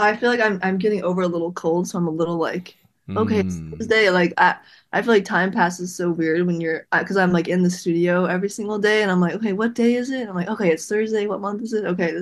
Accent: Wyoming, Ohio, United States; So I'm from Cincinnati, Ohio. So I grew up kind of in this small town called Wyoming.

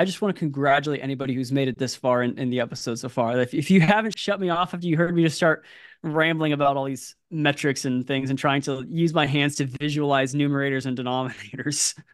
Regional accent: California, United States; also born or lived in Ethiopia; Yeah, so I'm born and raised in California outside of for 3 years of my childhood. From age 2 to 5, my family was in Ethiopia.

